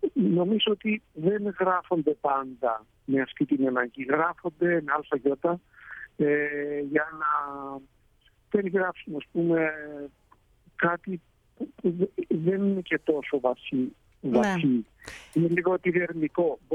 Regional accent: Cyprus; Αγαπώ πολύ και ο τόπο μου, την Κύπρο, την Ελλάδα.

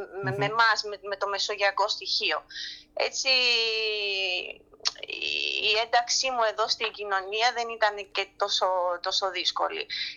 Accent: Rhodes, South Aegean, Greece; also born or lived in United States; Επιστρέψαμε μετά στην Ελλάδα, στη Ρόδο, όπως είπατε. Εκεί μεγάλωσα, εκεί τελείωσα το σχολείο

